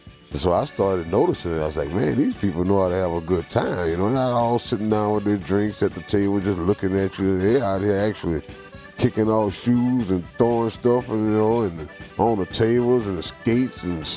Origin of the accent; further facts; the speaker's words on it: Port Arthur, Texas, United States; Growing up in Port Arthur, Texas, in the projects, you know, it was the projects thing.